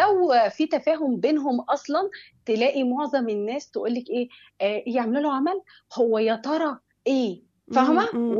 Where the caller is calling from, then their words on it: Cairo, Cairo Governorate, Egypt; انا من القاهره